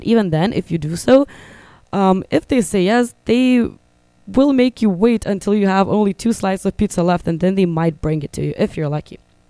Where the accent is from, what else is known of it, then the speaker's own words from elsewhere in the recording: Vilnius, Vilnius County, Lithuania; also born or lived in Hungary; now in United States; my hometown of Vilnius, which is the capital of Lithuania, Hungary, which is kind of my home country too